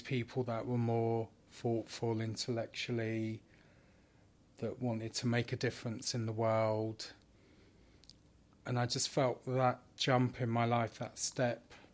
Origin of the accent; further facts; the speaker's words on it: Luton, East of England, United Kingdom; because in my hometown, Luton, I felt different.